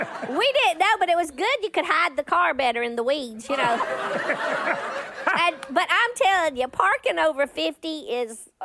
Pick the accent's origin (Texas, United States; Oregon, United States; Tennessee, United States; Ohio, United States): Tennessee, United States; He's living in Los Angeles, and we're from Tennessee, so we like it like this.